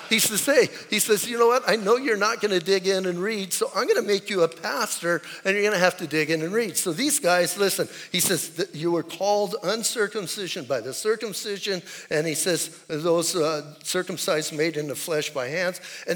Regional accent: Bisbee, Arizona, United States; I'm from Bisbee, and Bisbee has a reputation.

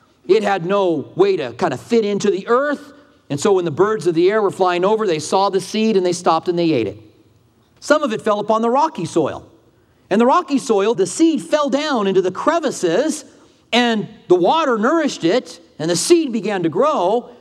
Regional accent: Albuquerque, New Mexico, United States; now in Tucson, United States; what are you doing having a lawn in Tucson, Arizona? I don't know. I'm from Albuquerque. I just want a piece of that still, I guess.

